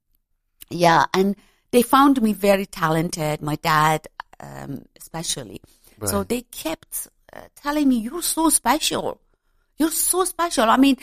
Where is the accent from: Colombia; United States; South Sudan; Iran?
Iran; Tehran, Tehran Province; English is a second language; moved away; I born in Tehran.